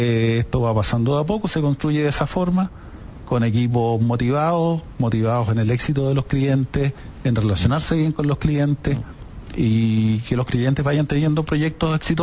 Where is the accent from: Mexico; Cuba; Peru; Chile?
Chile; son más que las nuestras, que somos chilenos y que no te llevamos tanto tiempo